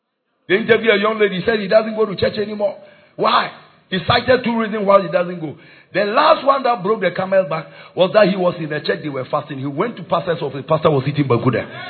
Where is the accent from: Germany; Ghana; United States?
Ghana; I said, no, when I came from Ghana.